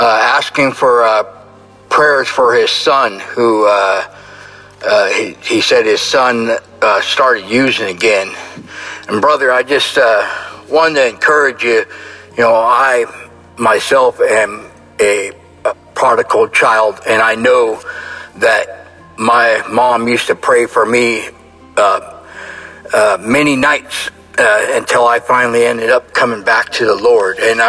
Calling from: Salem, Oregon, United States; I am calling from Salem, Oregon.

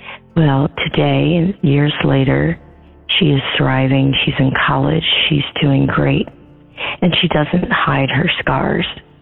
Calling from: Florida, United States; I'm calling from Florida.

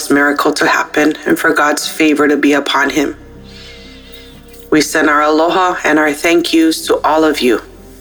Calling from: Honolulu, Hawaii, United States; I am calling from Honolulu, Hawaii

